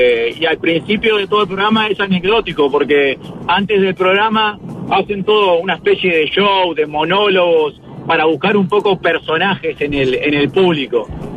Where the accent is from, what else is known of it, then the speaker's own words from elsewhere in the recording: Punta de Manga, Montevideo, Uruguay; yo soy allá de Punta de Manga